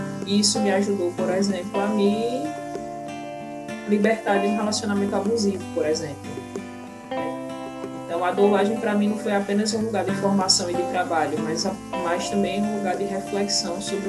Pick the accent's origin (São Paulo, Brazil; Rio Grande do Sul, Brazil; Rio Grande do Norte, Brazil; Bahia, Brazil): Bahia, Brazil; Paulo Afonso; now in João Pessoa, Brazil; sou baiana, de uma cidade do sertão da Bahia, chamada Paulo Afonso. É uma ilha banhada pelas águas do Rio São Francisco. Tenho muito orgulho de ter nascido lá.